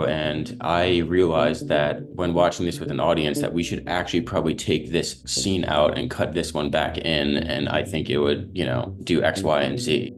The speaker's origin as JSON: {"language": "English", "town": "Cleveland", "region": "Ohio", "country": "United States", "tie": "born or raised there", "said": "actually picked me up in my hometown in Cleveland."}